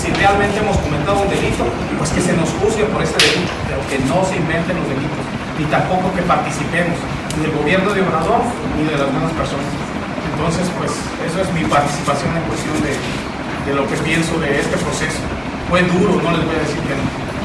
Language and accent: Spanish; Mexico; como mexicanos